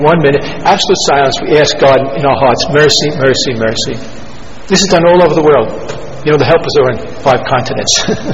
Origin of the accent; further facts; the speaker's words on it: New York City, New York, United States; When I go all over the world, people ask me, because I'm from New York City